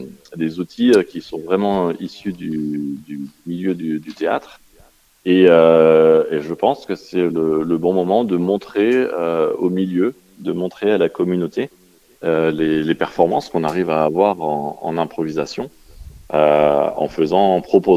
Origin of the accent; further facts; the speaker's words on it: Lyon, Auvergne-Rhône-Alpes, France; D'abord parce que je suis lyonnais.